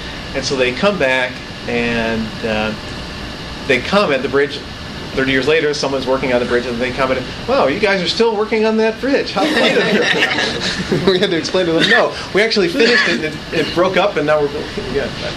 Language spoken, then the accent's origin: English; Peoria, Illinois, United States; I'm from Peoria, Illinois, a few miles outside of Peoria, Illinois, in a small town called Mossel. And my parents live in the same house that they did when I was born 43 years ago.